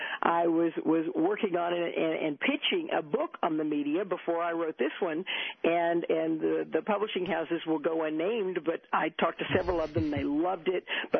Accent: Texas, United States; I write, I think it's sort of second chapter, I grew up in Texas, mm-hmm.

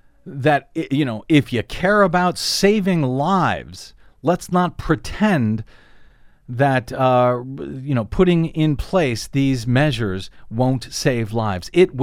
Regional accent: Missouri, United States; Looking at here in the U.S., for example, where Missouri, my home state, back in 2007, repealed its law requiring a permit to purchase a firearm.

